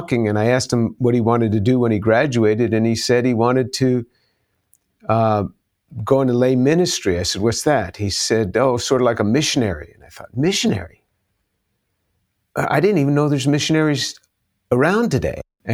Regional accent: New York, United States; I was born in New York City, grew up just north of the city. My first home was right in the heart of the city, but grew up just north of the city, just maybe a 20-25 minute drive north of Midtown.

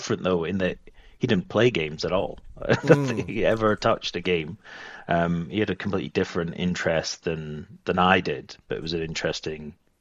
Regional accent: Edinburgh, Scotland, United Kingdom; also born or lived in Aberdeen; I was actually born in Aberdeen, but moved to Edinburgh very early, like 2 years old. So Edinburgh is my hometown. That's where I grew up. It's where I went to school, and I didn't move away from Edinburgh until I went to university in Sheffield.

